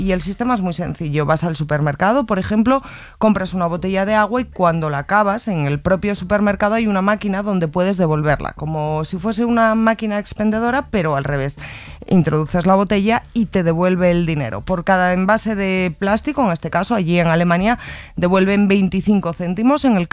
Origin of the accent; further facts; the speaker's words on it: Spain; que como españoles nos pueden resultar bastante chocantes